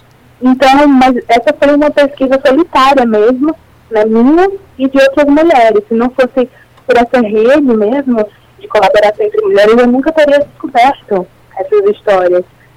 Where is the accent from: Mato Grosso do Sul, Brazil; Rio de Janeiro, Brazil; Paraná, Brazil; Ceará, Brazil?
Ceará, Brazil; Juazeiro do Norte; now in São Paulo, Brazil; Eu sou do Cariri, de Juazeiro do Norte, no Ceará.